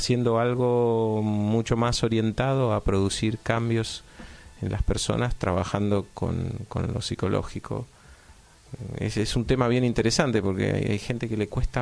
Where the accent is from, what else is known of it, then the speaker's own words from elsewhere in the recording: Argentina; Somos argentinos modernos